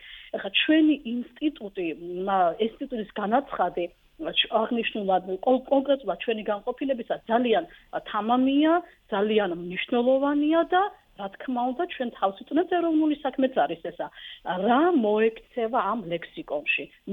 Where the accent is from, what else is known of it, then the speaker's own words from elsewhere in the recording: Adjara, Georgia; accent: Adjarian; ლექსიკონი იქნება ჩვენი კუთხისა, ჩვენი აჭარული კილოს კუთხით.